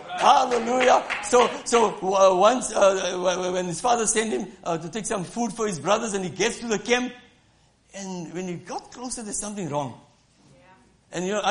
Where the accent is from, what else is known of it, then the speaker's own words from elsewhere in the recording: South Africa; I come from South Africa.